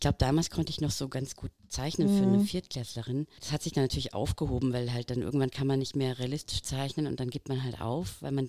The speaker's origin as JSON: {"language": "German", "region": "Bavaria", "country": "Germany", "tie": "born or raised there", "said": "Und ich bin ja auch im Dorf groß geworden in Bayern"}